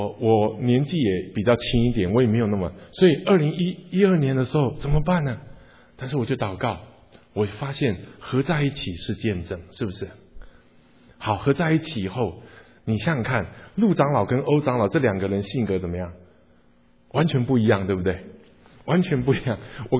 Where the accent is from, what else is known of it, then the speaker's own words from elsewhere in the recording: Taiwan; 因为我是住眷村长大的，我家前面那个是炒辣椒的时候辣到我家来会打喷嚏的。